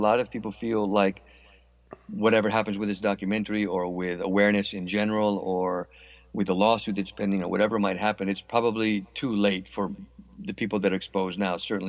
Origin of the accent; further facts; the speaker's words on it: United States; moved away as an adult; I'm American, but I've lived in Europe now for 30 years, so I've experienced, you know, what Americans would call socialized medicine